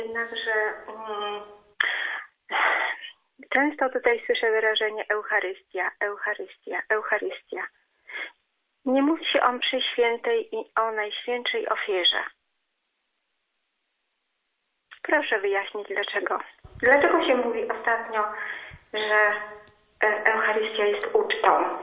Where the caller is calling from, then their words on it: Warsaw, Masovian Voivodeship, Poland; telefonuję z Warszawy.